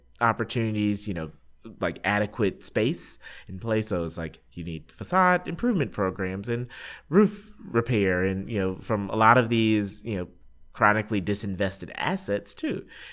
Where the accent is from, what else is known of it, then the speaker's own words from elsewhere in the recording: Atlanta, Georgia, United States; so I grew up in Atlanta. You know, where it was a community that's, you know, I'm African American male, and it's a community that, you know, is largely African American.